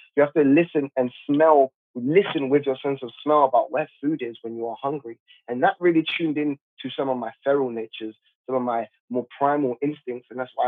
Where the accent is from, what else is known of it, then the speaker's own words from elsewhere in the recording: Hackney, London, United Kingdom; I grew up in East London. I grew up in Hackney, one of the worst boroughs. I grew up in Finchley